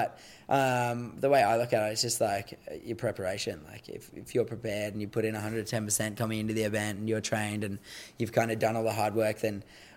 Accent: Australia; there's that aspect of like being Australian and not American.

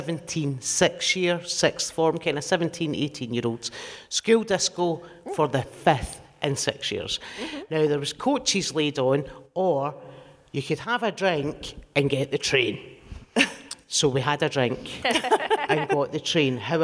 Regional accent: Glasgow, Scotland, United Kingdom; So, I grew up in the East End of Glasgow.

